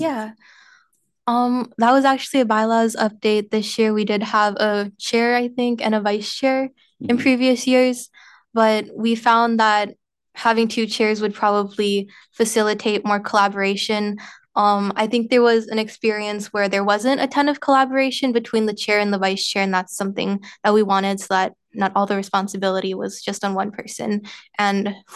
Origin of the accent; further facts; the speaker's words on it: Westland, Michigan, United States; over growing up in Westland